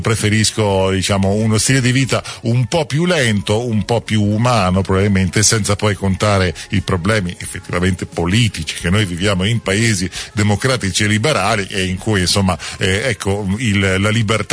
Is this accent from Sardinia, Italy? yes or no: no; Trento, Trentino-Alto Adige, Italy; essendo nato e cresciuto a Trento, una città insomma di piccole dimensioni, 100.000 abitanti in un territorio che a livello regionale fa 1 milione